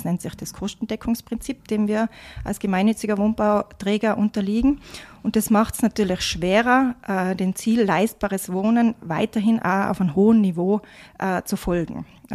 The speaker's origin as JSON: {"language": "German", "region": "Tyrol", "country": "Austria", "said": "Ja, da kommt sehr viel zusammen bei uns in Tirol."}